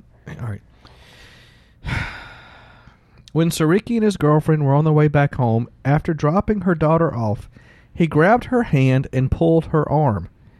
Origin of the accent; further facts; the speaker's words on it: Mississippi, United States; Now, growing up in Mississippi, a swirly is when you got your head stuck in the toilet and you flushed it.